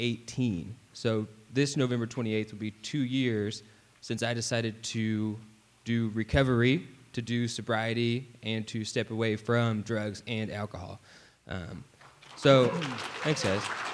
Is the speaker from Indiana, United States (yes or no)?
yes; Terre Haute, Indiana, United States; I grew up in Terre Haute